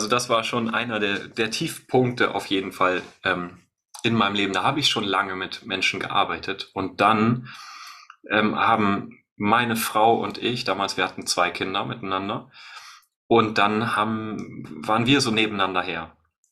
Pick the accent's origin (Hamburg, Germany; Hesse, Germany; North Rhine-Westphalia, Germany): Hamburg, Germany; Ja, hallo und moin aus Hamburg.